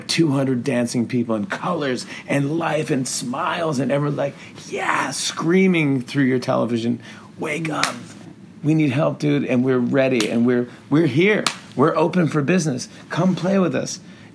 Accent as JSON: {"language": "English", "region": "New York", "country": "United States", "said": "I'm from New York. I don't do those things."}